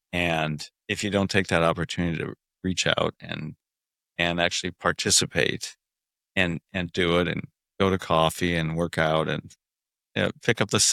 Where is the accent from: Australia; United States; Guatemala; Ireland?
United States; Omaha, Nebraska; I'm from Omaha.